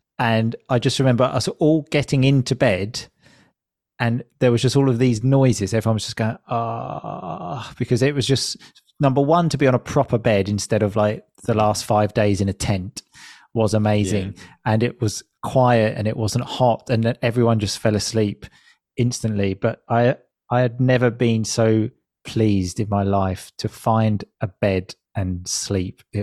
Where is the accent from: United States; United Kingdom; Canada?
United Kingdom; And I think as a British person, this is something I have a lot of difficulty understanding.